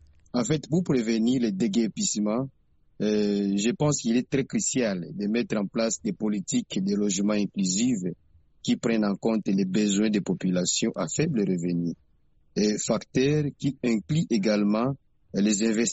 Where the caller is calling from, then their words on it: Bukavu, South Kivu, DR Congo; ici chez nous à Bukavu, en République démocratique du Congo